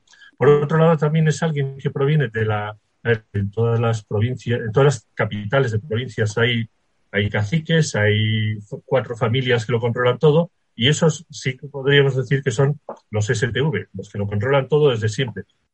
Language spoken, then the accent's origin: Spanish; Santander, Cantabria, Spain; moved away as an adult; nací en Santander hace muchos, muchos años, y he vivido pues mis primeros 27 años allí, hasta que terminé la mili y me fui a trabajar a Madrid.